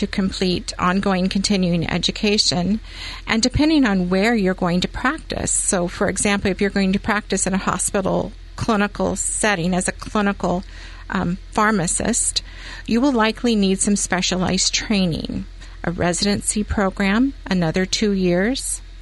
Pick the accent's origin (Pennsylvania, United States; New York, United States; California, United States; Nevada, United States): California, United States; born there; moved away as an adult; now in Coos Bay, United States; I was born in California, cursed California. But I was born in California.